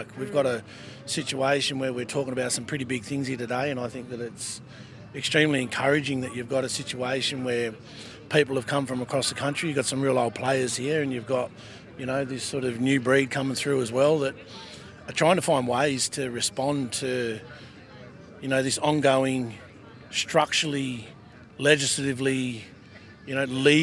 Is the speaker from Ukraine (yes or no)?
no; New South Wales, Australia; And I come from the Illawarra and South Coast, New South Wales.